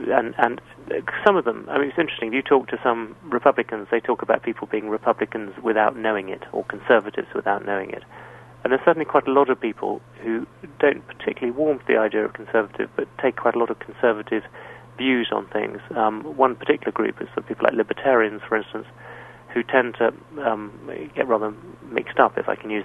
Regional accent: United Kingdom; born there; obviously I'm younger and I was born in Britain

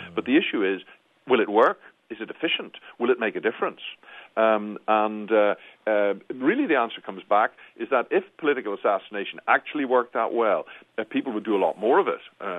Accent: Belfast, Northern Ireland, United Kingdom; born there; No, I'm Irish myself. I work in Belfast. I was born in Belfast.

